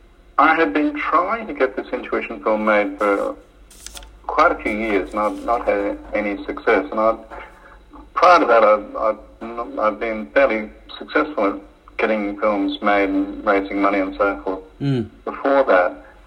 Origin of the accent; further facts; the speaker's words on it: Brisbane, Queensland, Australia; Yeah, well, I grew up in Brisbane.